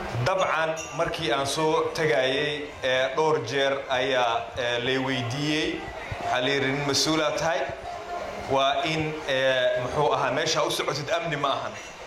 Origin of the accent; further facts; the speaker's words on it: Mogadishu, Banaadir, Somalia; now in Sweden; magaaladan ayaan ku dhashay ku barbaaray, haddana Sweden ayaa gudoomiye degmo ka ahay isla markaana duqa magaaladaas.